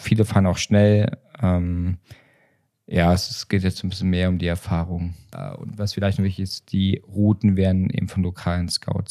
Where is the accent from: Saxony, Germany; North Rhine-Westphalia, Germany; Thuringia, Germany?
Thuringia, Germany; ich komme aus Thüringen